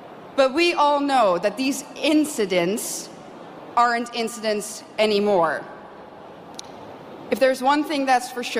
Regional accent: Netherlands; English is a second language; this is a small city in the Netherlands, in my home country

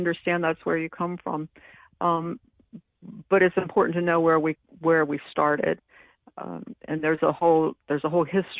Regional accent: Southern US, United States; And yeah, I'm an American, but I'm a Southerner, and I fly the American flag upside down.

